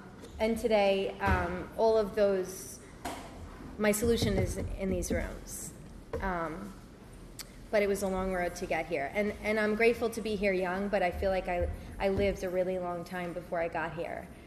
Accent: Long Island, New York, United States; I'm from Long Island. That's where I was born and raised.

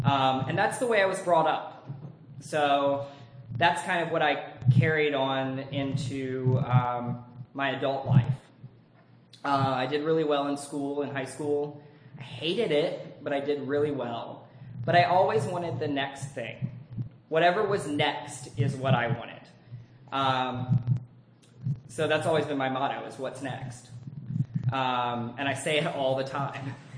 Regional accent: Virginia, United States; I grew up in Virginia. I'm an only child.

